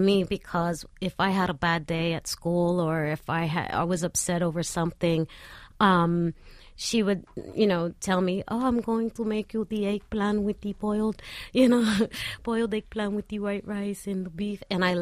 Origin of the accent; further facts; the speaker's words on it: Aguadilla, Puerto Rico; especially in my hometown is Aguadilla, so it's right on the beach.